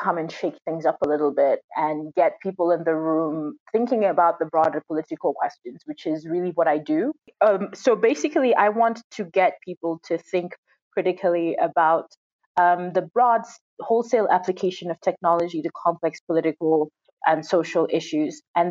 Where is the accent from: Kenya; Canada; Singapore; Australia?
Kenya; I am a Kenyan writer, a political analyst.